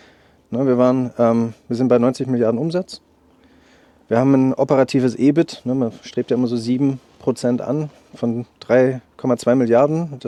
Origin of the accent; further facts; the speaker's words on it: Baden-Württemberg, Germany; wir sind ja aus der Region Stuttgart